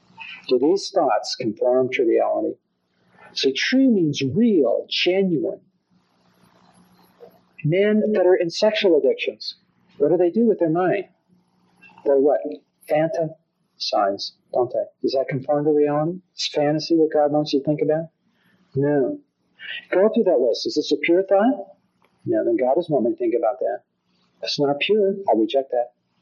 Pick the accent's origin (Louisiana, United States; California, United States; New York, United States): California, United States; Los Angeles; I grew up in Los Angeles, and I pastored a church in a place called Nowhere, California.